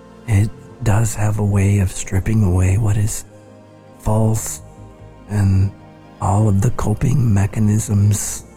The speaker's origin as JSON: {"language": "English", "country": "United States", "said": "we remember national tragedies and commemorate them in my home country, the United States."}